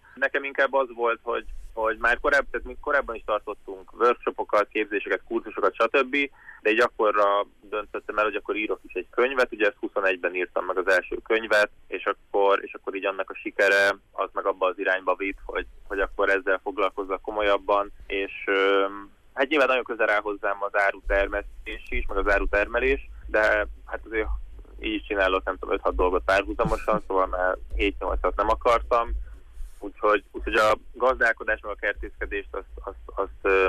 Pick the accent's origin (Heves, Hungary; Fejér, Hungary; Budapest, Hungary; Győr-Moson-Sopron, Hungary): Budapest, Hungary; alapvetően budapesti gyerek vagyok, meg Budapesten nőttem föl, meg Budapest agglomerációjában, tehát így városi környezetben, meg városi családból származom.